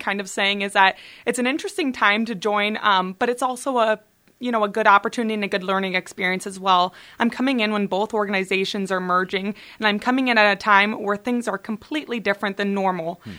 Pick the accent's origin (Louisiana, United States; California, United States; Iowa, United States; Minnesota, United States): Iowa, United States; So I'm originally from Greene County. I grew up near Chardin, Iowa on an acreage.